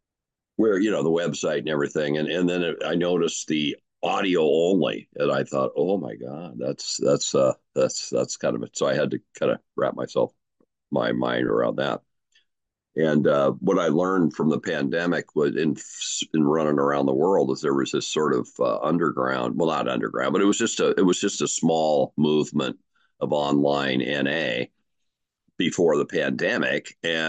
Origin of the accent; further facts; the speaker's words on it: Seattle, Washington, United States; I grew up in Seattle. I'm a homeboy.